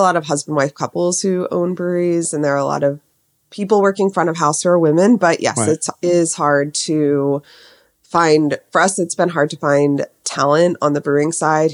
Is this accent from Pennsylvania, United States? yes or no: yes; Pennsylvania, United States; My path to beer is a little circuitous. I grew up in Pennsylvania, but both my parents are New Yorkers, and they both worked in hospitality when they were in their 20s and 30s.